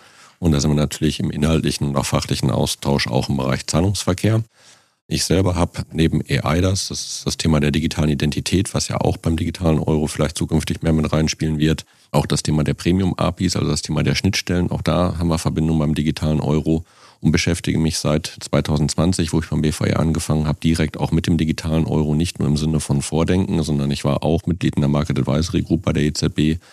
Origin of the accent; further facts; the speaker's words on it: North Rhine-Westphalia, Germany; ich komme heute aus der Heimat, aus Ostwestfalen, obwohl mein Bürostandort natürlich beim BVR in Berlin ist.